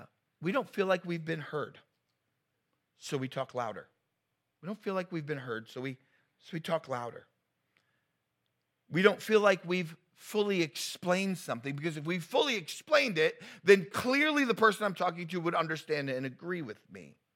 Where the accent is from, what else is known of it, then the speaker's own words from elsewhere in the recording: New Jersey, United States; I was fairly opinionated guy growing up in New Jersey.